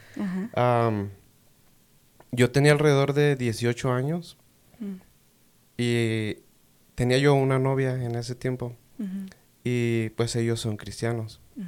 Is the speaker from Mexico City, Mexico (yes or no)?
no; Aculco, State of Mexico, Mexico; Yo vengo del Estado de México, un pueblo llamado Aculco. Ajá. Estoy entre la frontera del Estado de Querétaro y Estado de México.